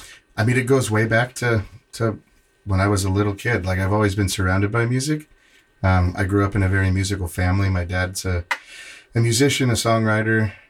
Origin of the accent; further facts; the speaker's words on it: Indiana, United States; also born or lived in Nebraska / California / Chicago; I grew up in Indiana, went to school in Nebraska, and then moved out to California for a year and played a few shows out there, and then moved back to the Midwest in Chicago.